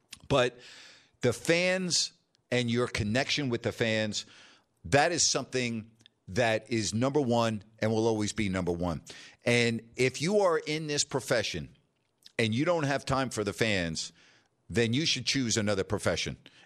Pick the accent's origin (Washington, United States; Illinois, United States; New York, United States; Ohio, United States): New York, United States; Long Island; had it not been growing up in New York on Long Island listening to Marv do Rangers and Knicks games.